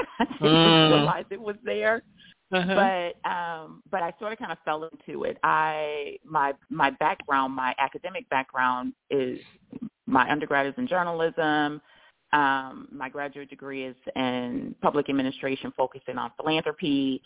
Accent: Chicago, Illinois, United States; I'm from the Midwest. And so when I'm home, when I go back to Chicago, there's a Dunkin' Donuts just about every other block.

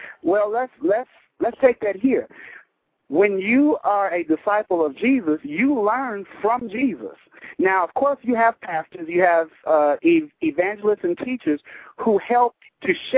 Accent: Nashville, Tennessee, United States; I grew up on the Channel 17 here in Nashville.

